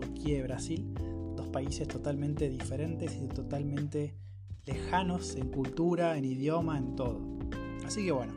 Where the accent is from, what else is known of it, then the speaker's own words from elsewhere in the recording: Patagonia, Argentina; en la zona donde estoy ahora, por supuesto, mi ciudad natal, en Patagonia.